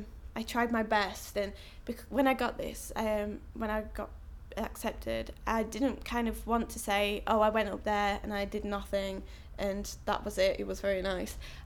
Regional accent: Doncaster, Yorkshire and the Humber, United Kingdom; I'm 21 and I'm from Doncaster.

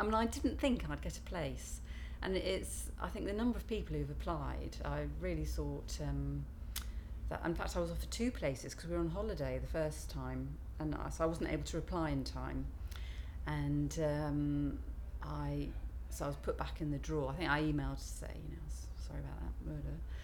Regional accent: Warwick, West Midlands, United Kingdom; I'm 48 and I'm from Warwick.

